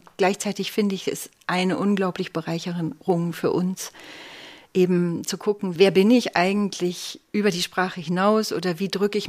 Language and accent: German; Erlangen, Bavaria, Germany; Bei mir ist es eigentlich einfach, weil ich komme aus Erlangen. Ich bin gebürtige Erlangerin